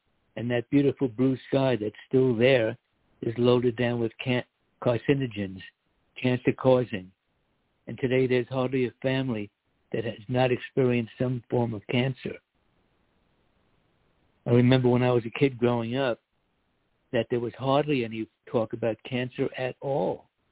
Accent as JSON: {"language": "English", "country": "United States", "tie": "born or raised there", "said": "When I was a kid growing up in America, you hardly ever heard about someone or some relative getting cancer"}